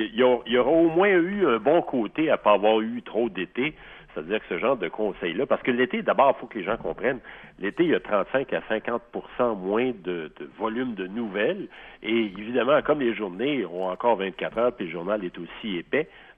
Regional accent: Quebec, Canada; dans notre actualité domestique chez nous au Québec

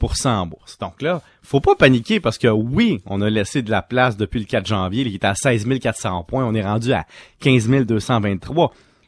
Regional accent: Canada; comme on est Canadien

